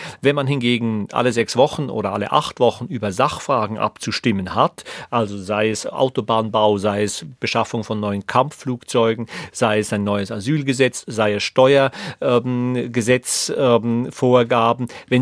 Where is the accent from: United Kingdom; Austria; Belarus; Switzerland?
Switzerland; Es wird Sie vielleicht nicht erstaunen, dass ich als Schweizer eine große Vorliebe für das direktdemokratische System habe